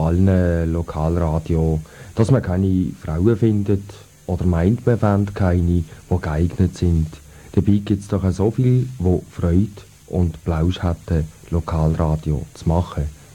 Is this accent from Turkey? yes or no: no; Basel, Basel-Stadt, Switzerland; Als Basler kann ich da nicht gut antworten.